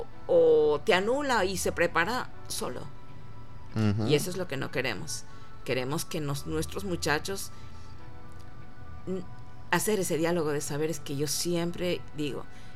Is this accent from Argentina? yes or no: no; Ecuador; now in Venezuela; yo soy ecuatoriana, tengo viviendo aquí como 18 años. Amo este país. Nací en el Ecuador y Venezuela está en mi corazón siempre